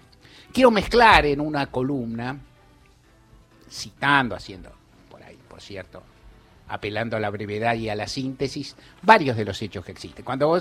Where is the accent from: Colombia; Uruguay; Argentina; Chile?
Argentina; arrancamos bien como argentinos